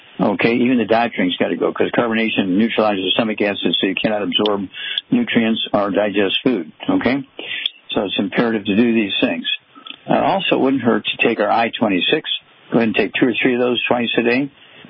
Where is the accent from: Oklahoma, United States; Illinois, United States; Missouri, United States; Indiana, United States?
Missouri, United States; St. Louis; And I'm from St. Louis, Missouri. So I'm more than familiar with the zoo there.